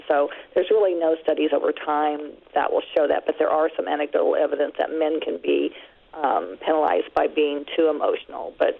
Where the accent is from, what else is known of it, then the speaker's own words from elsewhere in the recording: Midwest, United States; maybe it's because we're all from the Midwest